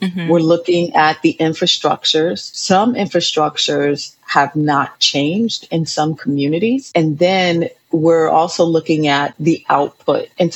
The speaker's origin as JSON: {"language": "English", "town": "New York City", "region": "New York", "country": "United States", "tie": "born or raised there", "said": "growing up in New York City, one thing that you do have is access."}